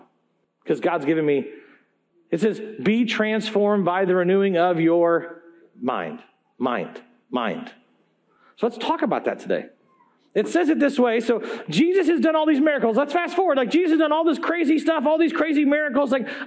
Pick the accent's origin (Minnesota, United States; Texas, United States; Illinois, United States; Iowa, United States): Iowa, United States; I grew up like in Iowa. I didn't grow up like in crazy places now.